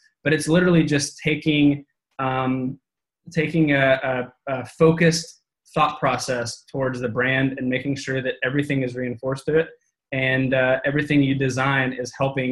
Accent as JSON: {"language": "English", "region": "Arkansas", "country": "United States", "said": "So I'm from Arkansas, originally Northwest Arkansas, a small little town."}